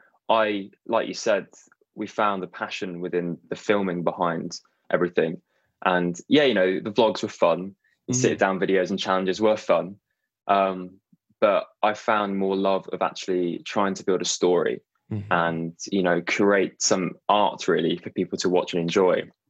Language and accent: English; England, United Kingdom; I, as you might be able to tell, I'm from England in the United Kingdom